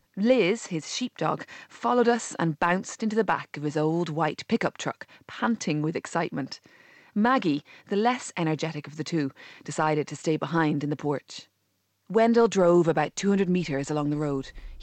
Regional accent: Ireland; In my home country of Ireland

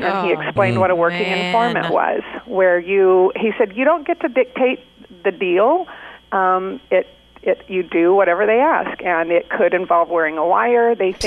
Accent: Arkansas, United States; Well, I was very lucky. I grew up in Arkansas.

